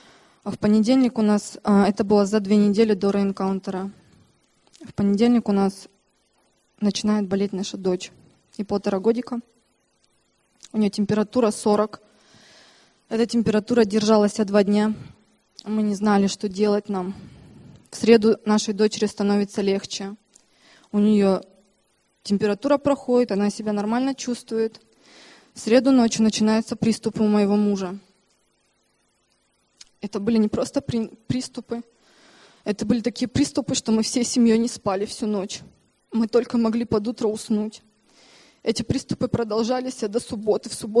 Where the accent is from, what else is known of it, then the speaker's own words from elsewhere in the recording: Germany; я из Германии.